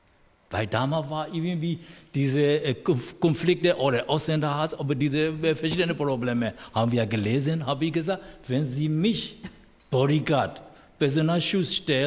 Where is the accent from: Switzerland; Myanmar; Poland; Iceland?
Myanmar; German is a second language; now in Berlin, Germany; Ich komme aus Burma oder Myanmar. Ich habe hier in Berlin studiert. Ich bin Landesbeamter Berlin.